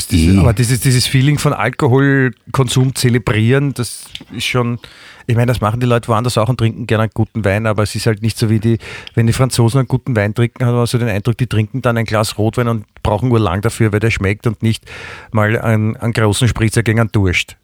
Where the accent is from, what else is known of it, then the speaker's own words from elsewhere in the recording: Klosterneuburg, Lower Austria, Austria; Ich bin ja in Klosterneuburg groß geworden.